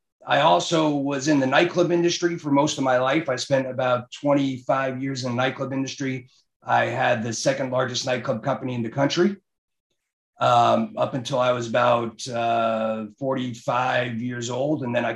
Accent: Brooklyn, New York, United States; When I grew up in Brooklyn, New York, and even in Brooklyn, back then, I used to sit on my front stoop and sell seashells

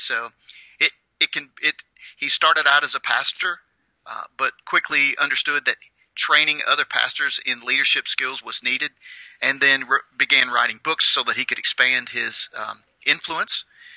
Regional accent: Paducah, Kentucky, United States; born there; I was born in Paducah, Kentucky. I grew up in a family of five kids.

